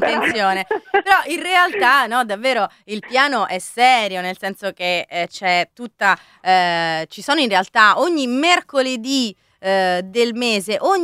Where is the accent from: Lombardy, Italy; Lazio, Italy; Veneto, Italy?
Lazio, Italy; Rome; Io da romana devo dire che ogni volta